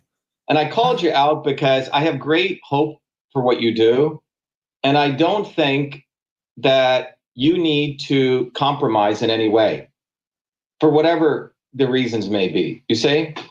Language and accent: English; New Jersey, United States; my family's, my people, you want to call it, and where I grew up in New Jersey